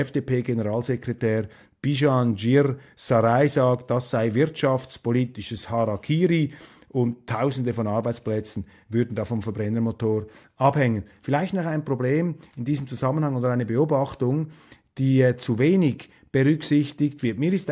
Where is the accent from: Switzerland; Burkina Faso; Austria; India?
Switzerland; Und das ist für mich als Schweizer natürlich eine wichtige Information